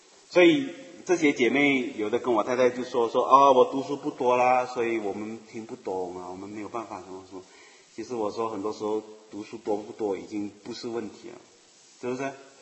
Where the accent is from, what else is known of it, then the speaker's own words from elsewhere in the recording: China; moved away; 我想起我们中国人很喜欢拍这全家福啊都是在新年大家回来的时候一起拍